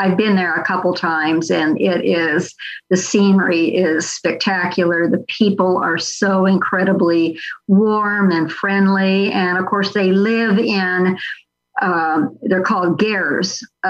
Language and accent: English; California, United States; because I'm from Southern California, to see the ocean.